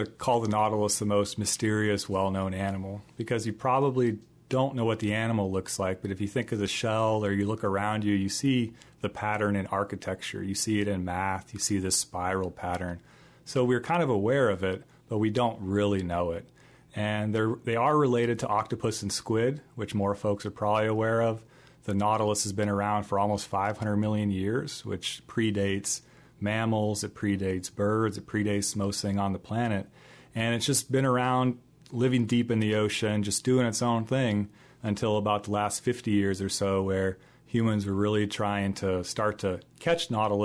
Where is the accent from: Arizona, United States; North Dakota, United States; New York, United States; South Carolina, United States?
Arizona, United States; Phoenix; now in Iowa, United States; I grew up in Phoenix, Arizona, so you know, there wasn't much water around